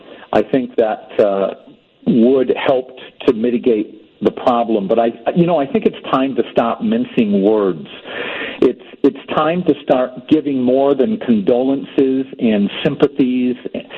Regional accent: United States; now in New Zealand; And what really makes me sad as an American living in New Zealand

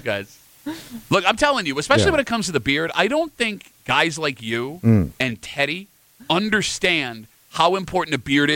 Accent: Ireland; But as an Irishman, I don't have to be like, yeah, my ancestors say I have to have this beard.

